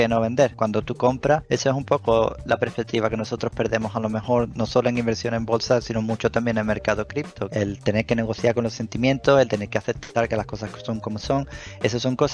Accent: Cádiz, Andalusia, Spain; yo soy una persona normal y corriente de Cádiz. Yo nací en Cádiz, me crié por allí, por el sur y tal y cual

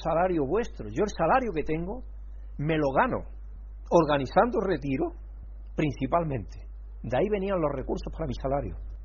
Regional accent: Chile; desde que yo vine de Chile

